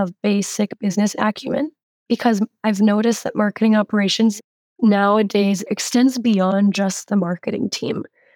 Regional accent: United States; moved away as an adult; now in France; But being an American expat in France

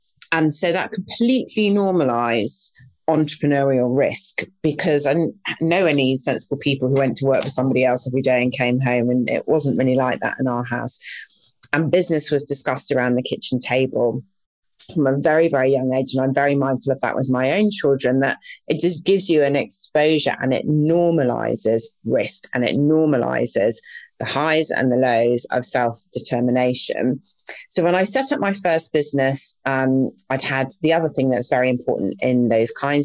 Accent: Sheffield, Yorkshire and the Humber, United Kingdom; And I grew up in Sheffield, where I know you're from, in a Jewish immigrant community where I didn't know anybody who went to work for someone else.

